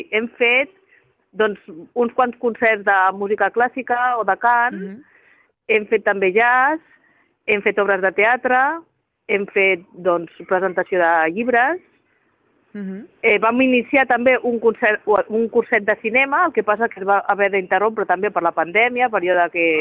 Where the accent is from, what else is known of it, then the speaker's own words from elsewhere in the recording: Santa Cristina d'Aro, Catalonia, Spain; jo mateixa sóc de Santa Cristina d'Aro